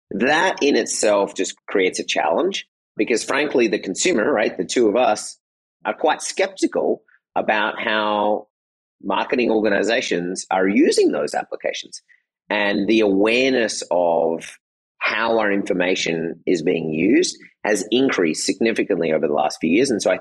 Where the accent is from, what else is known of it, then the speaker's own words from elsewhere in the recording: Australia; also born or lived in Michigan / Germany / Netherlands; My mother is Australian. My father is American. You know, I grew up in Australia. I spent time in Michigan, actually, which is a strange path for an Australian to land in Michigan